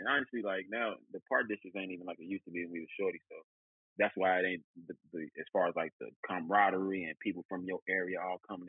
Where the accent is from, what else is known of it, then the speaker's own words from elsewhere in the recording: Chicago, Illinois, United States; Yeah, man, it's always been a grind, you know. There's so many hoopers here.